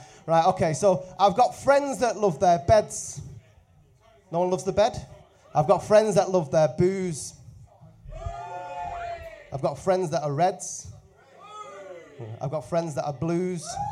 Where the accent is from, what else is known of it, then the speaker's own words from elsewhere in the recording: Manchester, North West England, United Kingdom; So I'm from the same area as Tony. I've known Tony for about 20 years. This next song is about growing up in South Manchester called